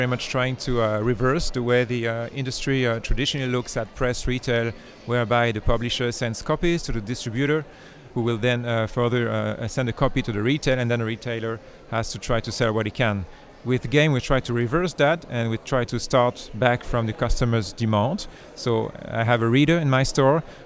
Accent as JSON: {"language": "English", "region": "Geneva", "country": "Switzerland", "second_language": "English", "said": "I come from Geneva."}